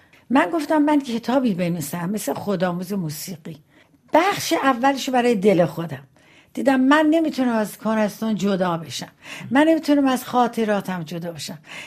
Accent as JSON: {"language": "Persian", "town": "Tehran", "region": "Tehran Province", "country": "Iran", "tie": "born or raised there", "said": "من بچگیم در تهران گذروندم، در بازارچه معیر دوله که خیلی دوست دارم، گاهی وقت سر میزنم به اونجا."}